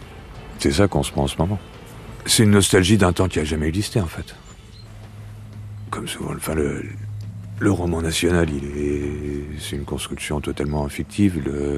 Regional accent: Pays de la Loire, France; Concrètement, moi, je viens des Pays de la Loire, où il y a eu de grosses coupes financières dans la culture.

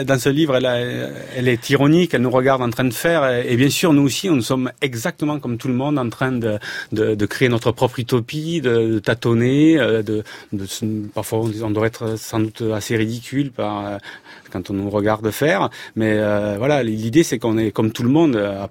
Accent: Occitanie, France; moved away as an adult; Moi, je viens du Gers, j'ai été élevé à la campagne aussi, je suis monté à Paris pour faire mes études, comme on dit

